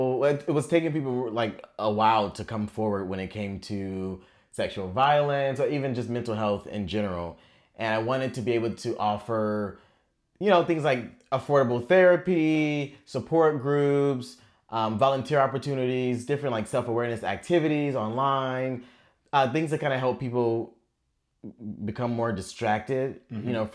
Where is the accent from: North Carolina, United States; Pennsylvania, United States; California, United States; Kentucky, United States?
California, United States; Sacramento; now in San Diego, United States; I'm actually from Sacramento. Well, I grew up in Sacramento, but I claim San Diego because I've been here for so long.